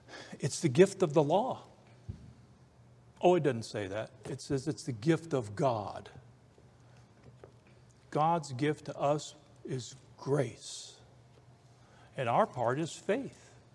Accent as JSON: {"language": "English", "country": "Ireland", "said": "the law was not to you and I, because I'm Irish."}